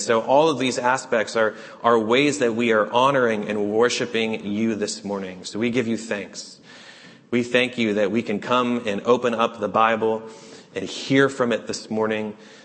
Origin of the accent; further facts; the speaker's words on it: New England, United States; Well, since I was a kid, I grew up in New England. Many of you know that.